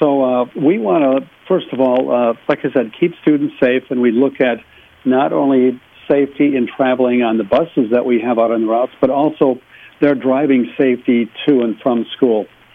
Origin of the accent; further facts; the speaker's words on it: Marshall, Minnesota, United States; I would wake up in the morning in my hometown of Marshall listening